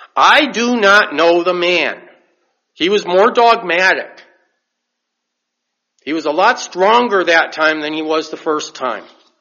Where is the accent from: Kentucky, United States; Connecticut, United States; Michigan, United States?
Michigan, United States; accent: Michigan drawl; moved away; when I first moved down here from Michigan, people knew I was from Michigan. They could tell because of my voice. I guess there's a certain Michigan drawl.